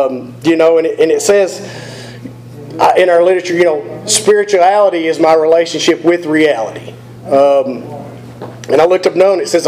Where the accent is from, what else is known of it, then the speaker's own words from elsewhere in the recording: Cookeville, Tennessee, United States; I'm from Cookeville, born and raised. Man, I come from a great family. Hard-working family.